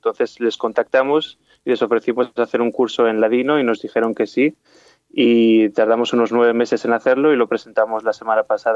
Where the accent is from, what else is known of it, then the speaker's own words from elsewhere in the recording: Zaragoza, Aragon, Spain; Sí, nacido y crecido en Zaragoza. Sí, estudié en la Universidad de Zaragoza inicialmente.